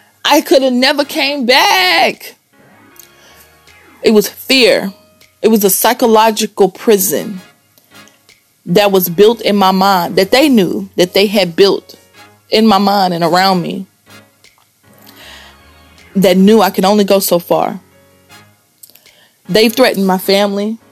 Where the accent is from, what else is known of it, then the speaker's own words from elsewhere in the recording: Biloxi, Mississippi, United States; In Hurricane Katrina, I was on the Gulf Coast. I grew up there in Biloxi, Mississippi, Biloxi, Gulfport.